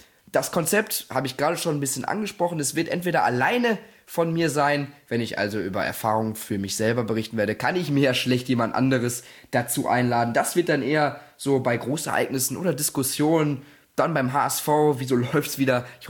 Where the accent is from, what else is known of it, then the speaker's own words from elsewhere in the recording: Gelsenkirchen, North Rhine-Westphalia, Germany; ich komme aus Gelsenkirchen